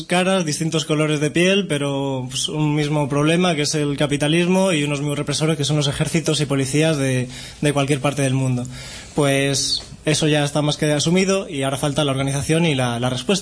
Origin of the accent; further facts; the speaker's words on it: Madrid, Community of Madrid, Spain; Pues yo vengo de Madrid